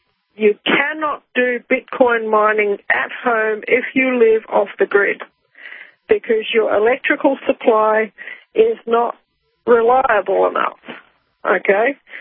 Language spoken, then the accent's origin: English; Rotorua, Bay of Plenty, New Zealand; and I grew up in Rotorua in New Zealand